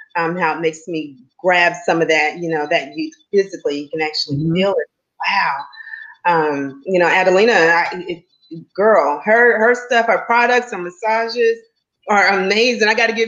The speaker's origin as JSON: {"language": "English", "town": "Wichita Falls", "region": "Texas", "country": "United States", "tie": "born or raised there", "said": "it actually took me back to my hometown in Wichita Falls, you know, growing up in the 70s, 80s, and 90s"}